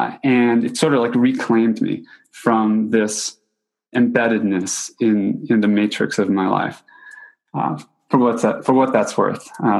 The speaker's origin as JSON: {"language": "English", "region": "New York", "country": "United States", "tie": "born or raised there", "said": "So for example, I grew up in New York and on Long Island."}